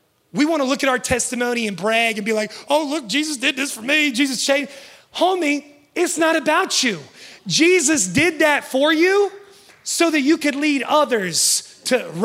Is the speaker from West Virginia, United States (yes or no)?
yes; West Virginia, United States; I'm from West Virginia. There were hills there, and they made us run sprints up and down the hills with all the stuff on us.